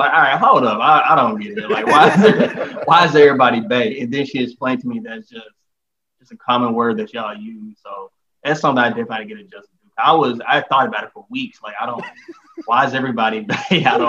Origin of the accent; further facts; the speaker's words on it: Arkansas, United States; Like I said, I'm from Arkansas, she's from Nassau.